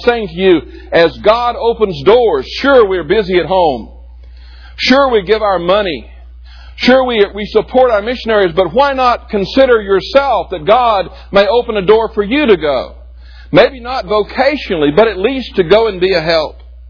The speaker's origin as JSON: {"language": "English", "country": "United States", "said": "And what a wonderful thing for me as an American to stand there and look out across that sea of people"}